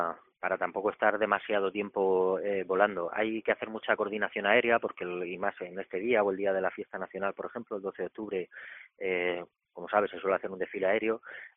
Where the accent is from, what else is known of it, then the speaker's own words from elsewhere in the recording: Region of Murcia, Spain; Y siendo murciano, tenía claro que me quería quedar aquí.